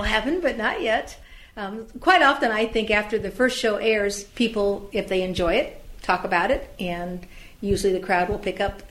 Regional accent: Albia, Iowa, United States; We were living in Albia, my hometown, taking care of my mom.

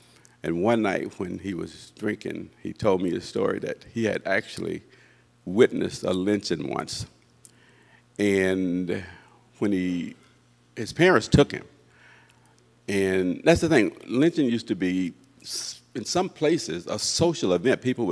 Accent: Mobile, Alabama, United States; born there; I was born in Mobile, Alabama in 1947.

